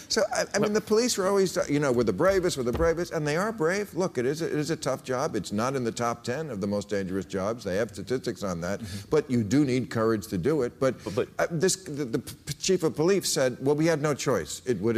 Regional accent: United States; And I say that, and I'm an American.

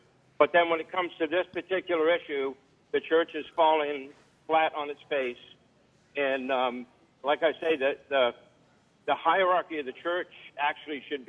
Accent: Rhode Island, United States; I grew up in Rhode Island.

